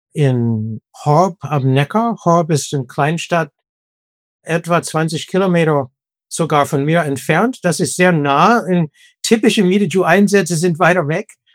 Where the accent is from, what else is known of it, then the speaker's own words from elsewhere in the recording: United States; now in Germany; Ich komme aus den USA, aber ich bin in Deutschland schon seit über 40 Jahren